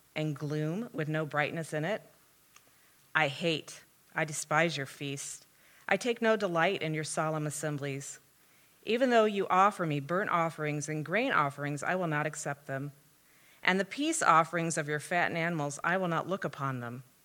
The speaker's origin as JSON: {"language": "English", "town": "Pekin", "region": "Illinois", "country": "United States", "tie": "born or raised there", "said": "I grew up over in Pekin, so I was a big city girl to him. At 30,000 population, was a big city girl."}